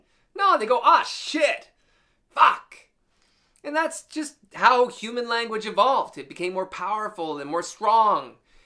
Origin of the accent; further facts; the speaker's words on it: Canada; I mean, I'm a Canadian. I just swear all the time.